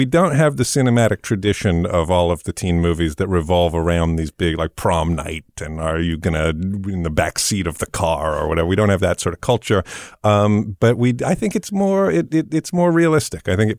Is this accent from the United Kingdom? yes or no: yes; England, United Kingdom; I grew up in England